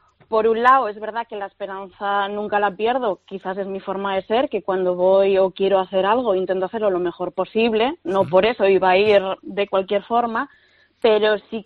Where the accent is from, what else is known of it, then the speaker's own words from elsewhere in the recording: Asturias, Spain; como asturiana que soy, defiendo muchísimo el producto asturiano y la cocina tradicional asturiana.